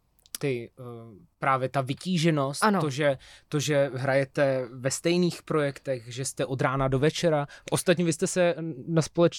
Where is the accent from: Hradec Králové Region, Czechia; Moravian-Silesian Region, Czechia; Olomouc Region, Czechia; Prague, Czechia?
Hradec Králové Region, Czechia; Dvůr Králové nad Labem; born there; jezdíš často do mého rodného města.